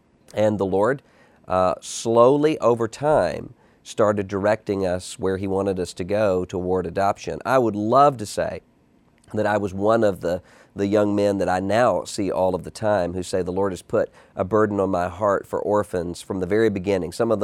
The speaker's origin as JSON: {"language": "English", "town": "Wool Market", "region": "Mississippi", "country": "United States", "tie": "born or raised there", "said": "I am 37 years old, and I was born in Biloxi, Mississippi. Grew up there in a little small community called Wool Market."}